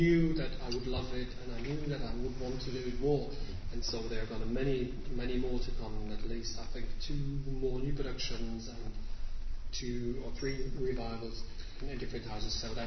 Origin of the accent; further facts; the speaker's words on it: Zurich, Switzerland; English is a second language; I've only done so far in Zurich, in my hometown, and it's so gorgeous.